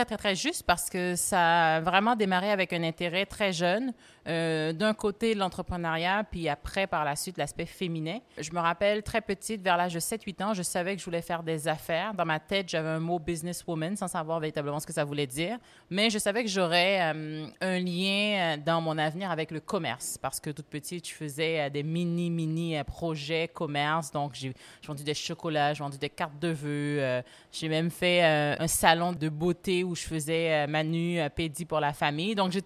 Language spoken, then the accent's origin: French; Haiti; je parle créole et en grandissant en Haïti, je parle aussi français.